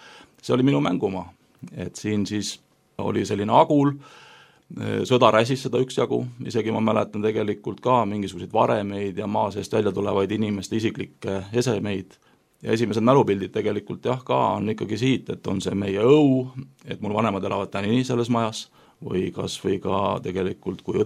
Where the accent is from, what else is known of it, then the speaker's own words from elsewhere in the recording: Tallinn, Harju County, Estonia; ma kasvasin Nõmmel, Nõmme gümnaasiumis, käisin koolis ja tavaline selline aed linnakus, seal oli lähedal Männiku raba